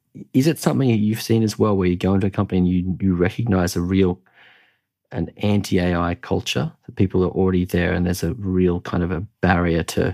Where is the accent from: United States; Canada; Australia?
Australia; now in Germany; I come from Australia. It's a different culture.